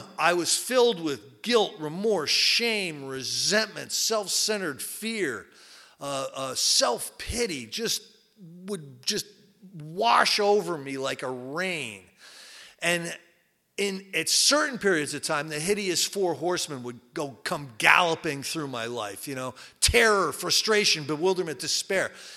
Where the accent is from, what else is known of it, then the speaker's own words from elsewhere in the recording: Basking Ridge, New Jersey, United States; I was raised in Basking Ridge, New Jersey, in a little Cape Cod house, mother, father, sister, brother, you know, Sunday school.